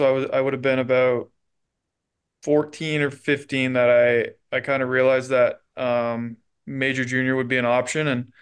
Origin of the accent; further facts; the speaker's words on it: Ontario, Canada; I grew up obviously outside of Ottawa, so I was a huge Sens fan.